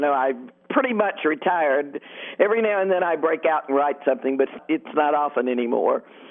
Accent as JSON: {"language": "English", "region": "the South", "country": "United States", "said": "I guess because I'm a Southerner in a good old boy town where everybody presumes that most women don't have a brain"}